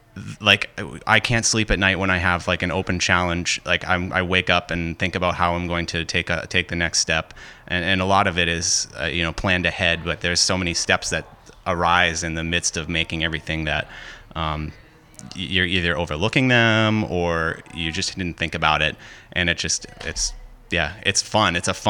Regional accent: Hampton Falls, New Hampshire, United States; I'm from Hampton Falls, New Hampshire.

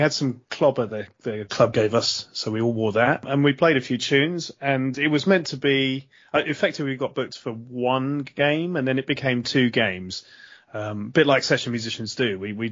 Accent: Southampton, South East England, United Kingdom; Well, I mean, you know, if you grow up in the city, you don't really have a choice, do you? So I'm from Southampton, and I used to go to the Dale, obviously at St Mary's now.

